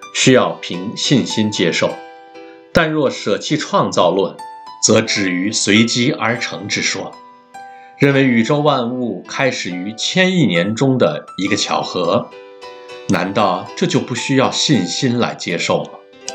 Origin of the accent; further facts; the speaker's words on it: Hong Kong; 我生于香港，长于香港，这细小而奇妙的国际都会，